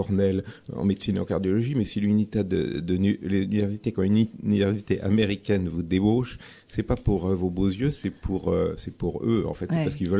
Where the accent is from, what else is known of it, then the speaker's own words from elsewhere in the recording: Paris, Île-de-France, France; born there; Oui, je suis né à Paris.